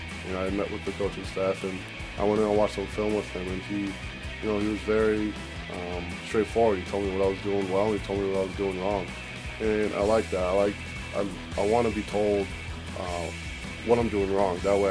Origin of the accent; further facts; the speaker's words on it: Chicago Heights, Illinois, United States; I grew up in Chicago Heights, Illinois. It's about 30 minutes south of the city.